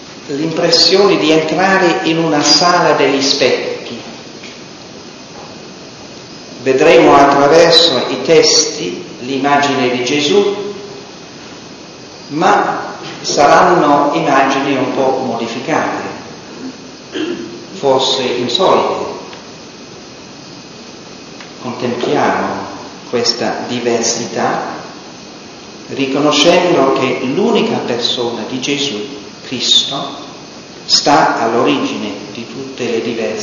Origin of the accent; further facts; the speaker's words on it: United Kingdom; Italian is a second language; Nel mio paese di origine, la Gran Bretagna